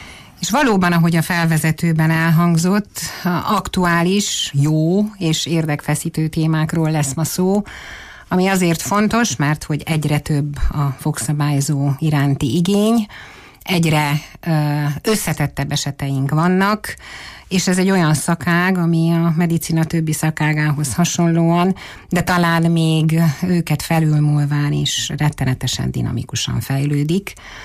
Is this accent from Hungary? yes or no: no; Târgu Mureș, Mureș County, Romania; Hát marosvásárhelyi szülött vagyok, orvos családból származom, középiskolai tanulmányaimat, sőt még az óvodát is a Bolyai iskolában végeztem